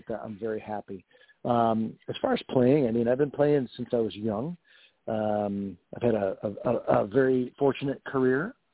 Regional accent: Rochester, New York, United States; now in Nashville, United States; growing up in Rochester, New York, I started playing early on as a teenager and kind of worked my way up the ranks. And now living in Nashville, Tennessee, living in the South

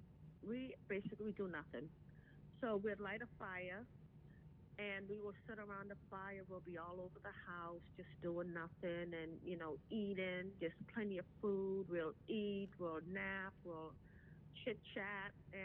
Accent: Trinidad & Tobago; Because I'm from Trinidad, so I changed it.

